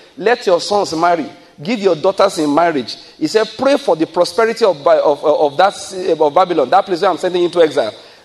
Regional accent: Ondo, Nigeria; I said, I'm from Ondo State.

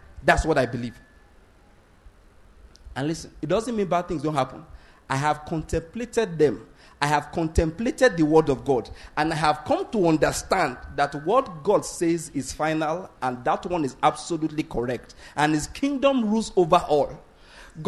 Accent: Nigeria; born there; I don't care that I was born in Nigeria. It makes no difference.

